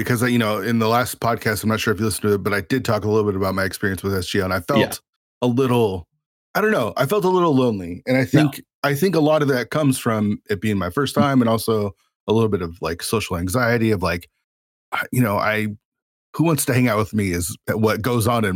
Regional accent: Tacoma, Washington, United States; I grew up in Tacoma. I'm on the east side of the of the state now

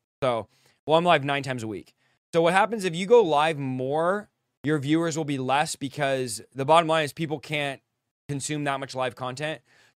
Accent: California, United States; I'm not from Stockton. I live, you know, about 45 minutes to an hour away, but I'm from Central California.

